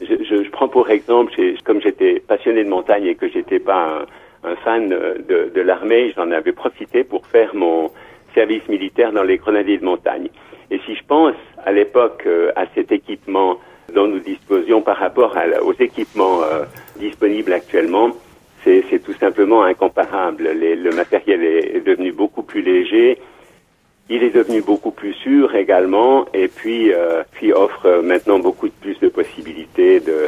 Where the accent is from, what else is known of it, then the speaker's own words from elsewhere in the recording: Sion, Valais, Switzerland; born there; je suis né en Valais à Sion et en fait le Valais, la plaine du Rhône est entourée de montagnes